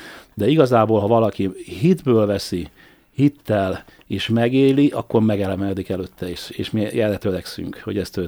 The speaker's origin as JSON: {"language": "Hungarian", "town": "Szarvas", "region": "Békés", "country": "Hungary", "tie": "born there", "said": "ez Szalvason születtem, Szalvasi Evangélikus Egyház"}